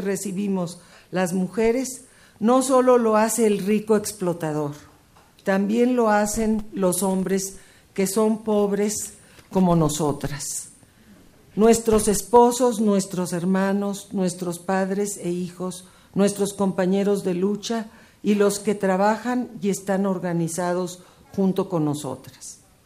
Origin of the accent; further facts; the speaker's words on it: Mexico; sobre todo la mía como mujer y como mexicana.